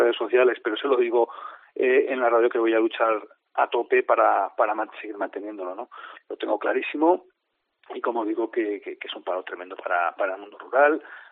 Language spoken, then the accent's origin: Spanish; Aragon, Spain; como buen aragonés, porque soy muy terco